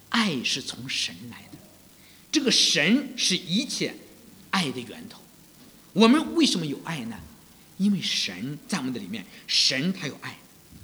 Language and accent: Chinese; China; 我们很多时候，我们中国人都叫美国人，就说外国人叫鬼。